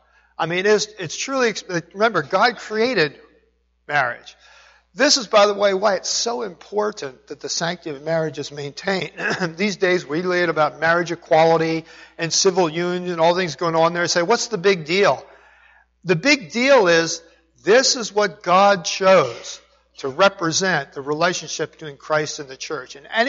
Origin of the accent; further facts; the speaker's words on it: Danville, Pennsylvania, United States; back in Danville, PA, my hometown